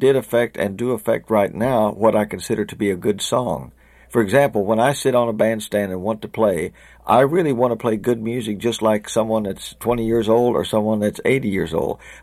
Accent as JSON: {"language": "English", "region": "Oklahoma", "country": "United States", "tie": "born or raised there", "said": "I came from Oklahoma. Everything there was strictly cowboy music"}